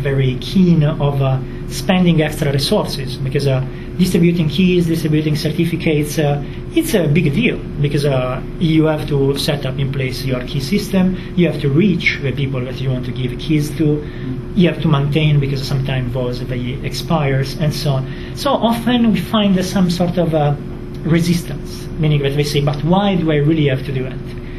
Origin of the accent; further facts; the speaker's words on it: Camogli, Liguria, Italy; English is a second language; My city is Camoglie, that is a small fishing town in the north coast. But this one is the main city, is Zurna. It's in the Genoa slang.